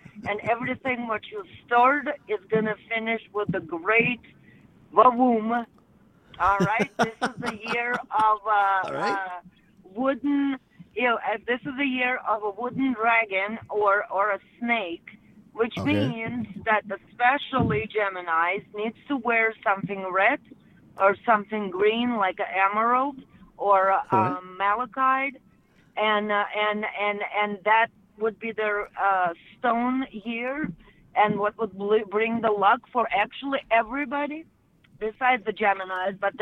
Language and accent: English; Russia; English is a second language; I'm originally from Russia, and Russia and China have a border